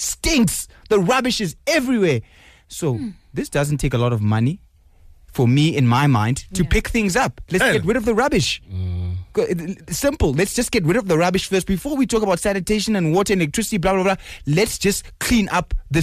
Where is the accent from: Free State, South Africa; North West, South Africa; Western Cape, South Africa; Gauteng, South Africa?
Gauteng, South Africa; when I grew up in the East Rand, going to Johannesburg was a treat.